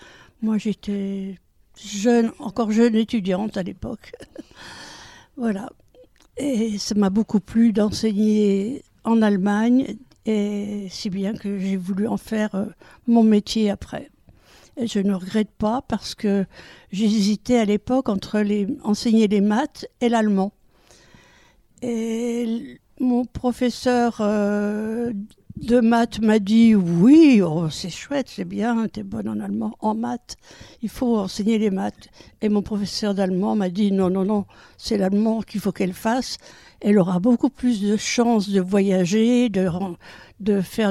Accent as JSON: {"language": "French", "region": "Bourgogne-Franche-Comté", "country": "France", "tie": "born or raised there", "said": "Je suis née dans le Jura, j'ai vécu dans le Jura, j'ai fait mes études à Besançon."}